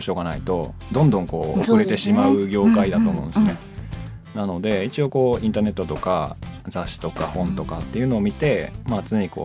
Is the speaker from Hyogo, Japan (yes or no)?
yes; Hyogo, Japan; now in Tokyo, Japan; 僕は兵庫県ですね。